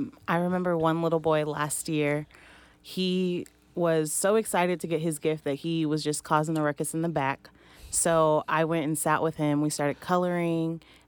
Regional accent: Rowlett, Texas, United States; I'm from Dallas, Texas. I'm from a little town called Rowlett.

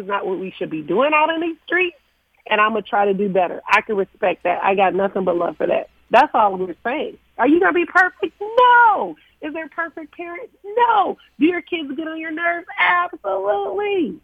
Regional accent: Detroit, Michigan, United States; I was raised in Detroit. We fought.

